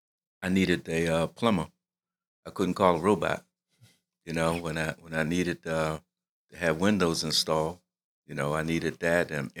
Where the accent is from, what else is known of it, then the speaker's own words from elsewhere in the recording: Baltimore, Maryland, United States; I'm from West Baltimore myself.